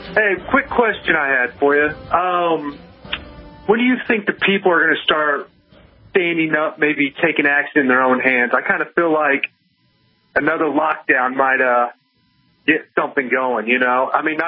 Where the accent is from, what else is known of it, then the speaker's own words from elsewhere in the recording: Kansas, United States; you know, we're Trump people, you know, we're from Kansas, you know, we're red.